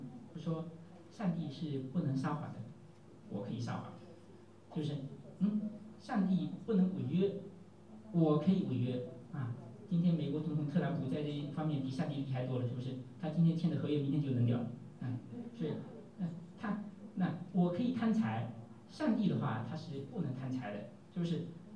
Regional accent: China; 我们中国人说大音希声大象无形啊

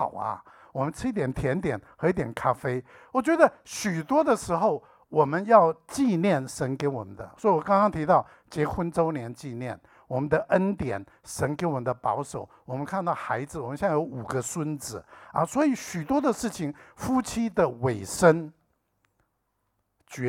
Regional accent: Shenyang, Liaoning, China; 从沈阳，我老家是沈阳啊，然后从各地过来啊

